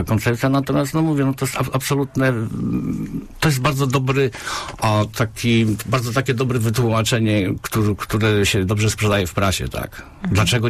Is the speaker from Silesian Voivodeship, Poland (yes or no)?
no; Poznań, Greater Poland Voivodeship, Poland; Urodziłem się w Poznaniu. W Poznaniu jest Lech Poznań. O, mam swoją rodzinę i tu się czuję najlepiej.